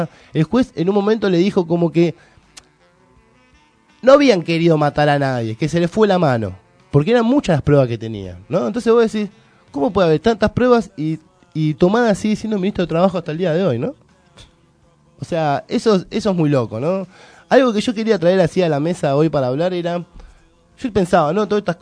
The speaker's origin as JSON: {"language": "Spanish", "town": "Moreno", "region": "Buenos Aires Province", "country": "Argentina", "said": "Porque, por ejemplo, nosotros somos acá de Partido de Moreno."}